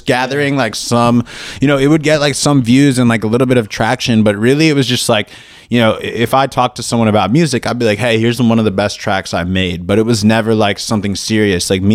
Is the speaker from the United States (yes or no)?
yes; Philadelphia, Pennsylvania, United States; I'm being from Philly, you know, I got really into … that kind of just led me into hip hop big time.